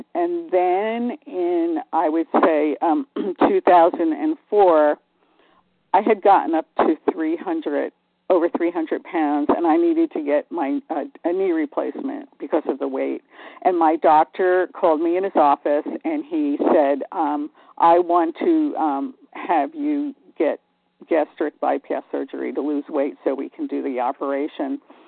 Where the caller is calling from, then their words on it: Martha's Vineyard, Massachusetts, United States; Good morning. … from Martha's Vineyard, Massachusetts, and I am just so grateful for A Vision for You and for all of you.